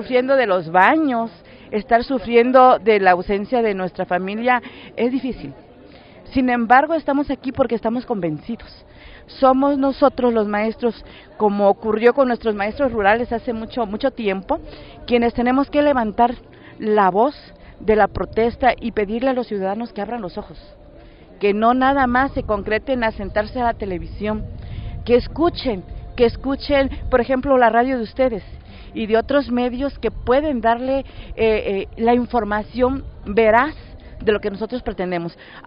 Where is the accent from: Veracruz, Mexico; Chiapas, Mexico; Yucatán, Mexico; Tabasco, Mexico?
Chiapas, Mexico; Nosotros venimos de Chiapas, donde tenemos diversidad de etnias